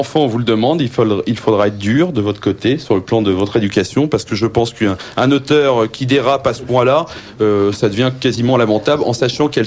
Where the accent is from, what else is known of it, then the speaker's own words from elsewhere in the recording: France; moi, en tant que Français, je dis